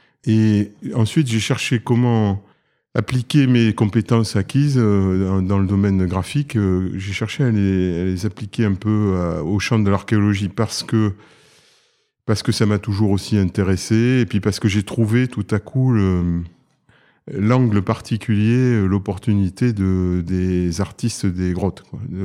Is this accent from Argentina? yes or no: no; Cannes, Provence-Alpes-Côte d'Azur, France; je suis originaire de Cannes du Sud-Est